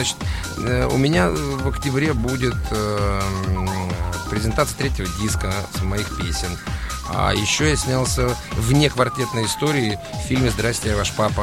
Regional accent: Siberia, Russia; also born or lived in Ural; Я сибирский, родился на Урале, но я сибирский натурал.

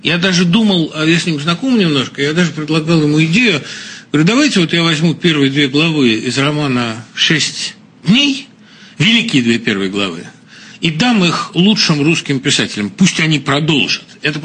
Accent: Russia; now in United States; Когда я приехал из России

